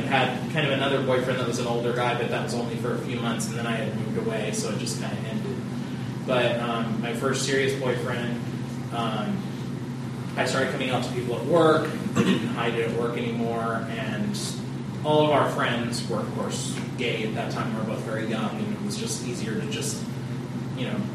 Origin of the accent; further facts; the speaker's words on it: Orange County, California, United States; I'm from Orange County, but I spend a lot of time down here.